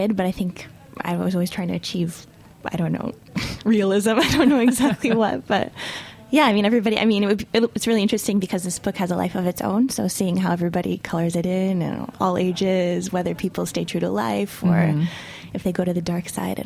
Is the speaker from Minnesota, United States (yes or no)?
no; Chicago, Illinois, United States; In Chicago, my hometown, we definitely have some spots I need to hit up.